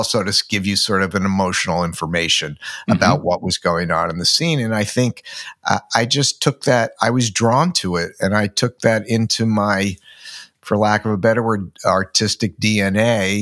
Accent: New Jersey, United States; Well, I grew up in New Jersey, So I grew up in the 50s, so it was the advent of television, and my mother was an insomniac, and living outside New York City, you could watch movies all night long.

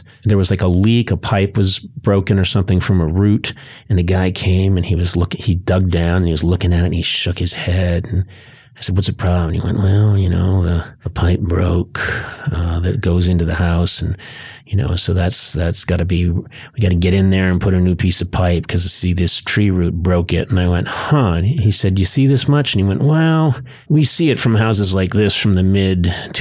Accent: Boston, Massachusetts, United States; this reminds me of housing in Los Angeles because I grew up in the Boston area. And houses are old.

